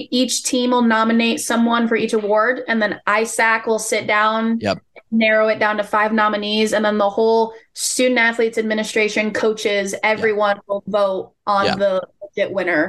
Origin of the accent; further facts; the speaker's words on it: Davenport, Iowa, United States; So a lot of people assume I'm from Assumption. So when I say, oh, I'm from Davenport, like, oh, you went to Assumption?